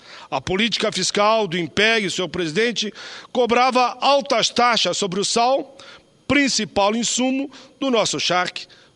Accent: Rio Grande do Sul, Brazil; lá no meu estado, no Rio Grande do Sul

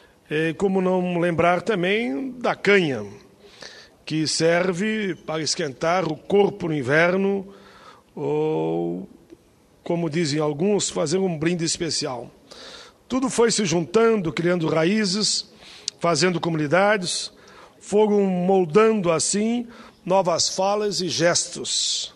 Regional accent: Caxias do Sul, Rio Grande do Sul, Brazil; a minha cidade natal, Caxias do Sul

